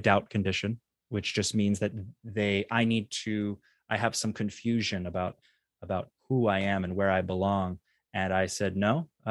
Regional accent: Atlanta, Georgia, United States; she was from a different org on the other side of the planet, and I was from Atlanta. So we were going to meet at my parents' house

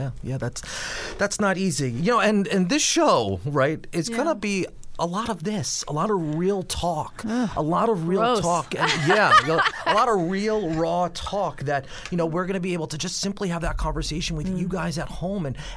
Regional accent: Ronkonkoma, New York, United States; I grew up in Ronkonkoma. I live there. I have fun there. I bought my parents' home, the home that I was raised in, you know.

